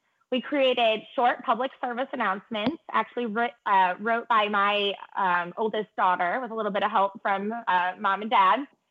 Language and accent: English; Michigan, United States; I'm just going to add on, I grew up in Michigan. I'm used to this type of response.